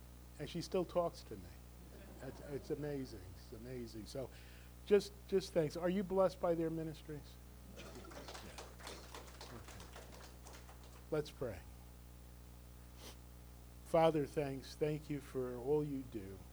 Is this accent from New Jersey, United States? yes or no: yes; New Jersey, United States; I grew up in Bergen County, and nothing was open Sunday mornings except churches.